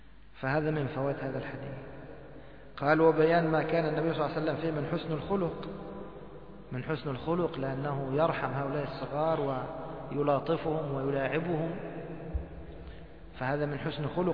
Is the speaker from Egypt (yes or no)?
yes; Egypt; وهي كنية عندنا في مصر ولكن طبعا باللهجة العامية أبو الرجال